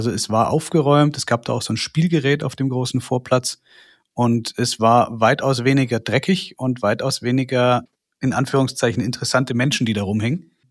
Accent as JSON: {"language": "German", "town": "Wuppertal", "region": "North Rhine-Westphalia", "country": "Germany", "tie": "born or raised there", "said": "in meiner Kindheit war direkt in Oberbarm neben meinem Kindergarten war ein Obdachlosenunterkunft."}